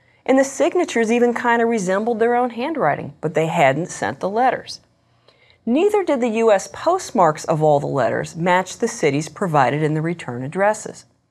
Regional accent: Cincinnati, Ohio, United States; a letter allegedly sent from not far outside my hometown of Cincinnati, Ohio.

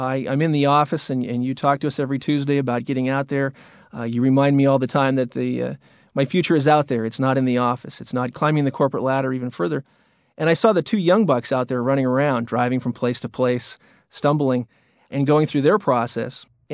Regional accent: Seattle, Washington, United States; I grew up in Seattle, Washington. I attended the University of Washington.

